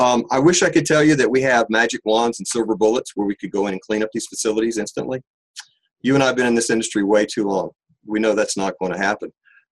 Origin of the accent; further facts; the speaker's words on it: United States; As an American, I'm just proud of the fact that we value human life.